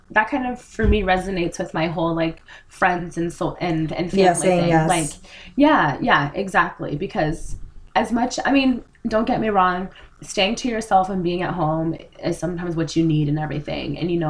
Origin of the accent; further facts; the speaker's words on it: Seattle, Washington, United States; I was born and raised in Seattle.